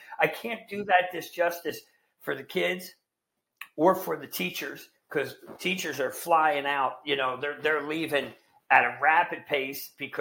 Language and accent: English; New Jersey, United States; because I'm Italian from Jersey, I got a guy, you know?